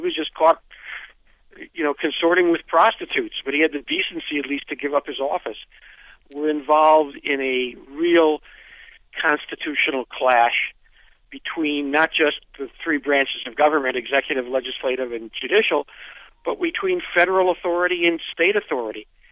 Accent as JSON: {"language": "English", "region": "Illinois", "country": "United States", "tie": "born or raised there", "said": "In my lifetime, I grew up in Illinois, there have been three governors who have gone to prison."}